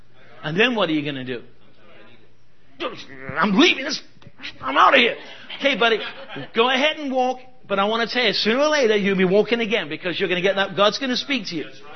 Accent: England, United Kingdom; I'm an Englishman. I've been in the mission field too long.

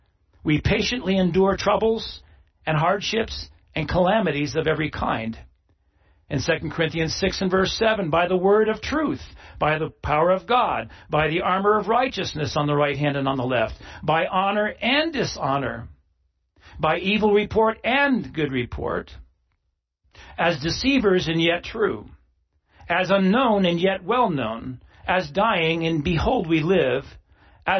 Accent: New England, United States; I'm glad to be living here in the Northwest, because, well, I grew up in New England.

